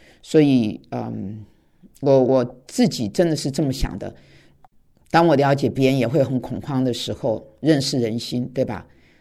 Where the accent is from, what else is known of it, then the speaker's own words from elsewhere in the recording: China; 这是我中国人